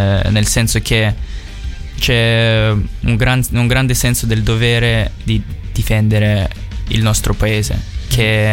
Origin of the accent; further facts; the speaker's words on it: Ukraine; Italian is a second language; dicevo che sono ucraino, loro pensavano che sono russo.